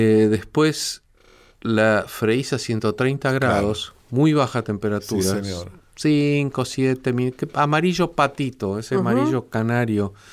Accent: Argentina; O sea, nos preguntamos como argentinos

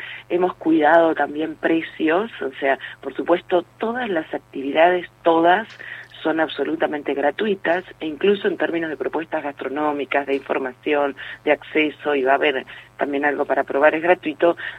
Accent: Buenos Aires Province, Argentina; es importante que los bonaerenses sepamos que somos bonaerenses y que todo eso nos constituye

